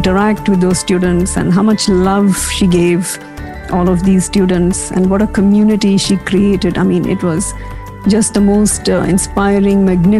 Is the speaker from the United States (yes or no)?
no; India; as many of us are, you know, growing up in India, because I also had this very rational, questioning mind.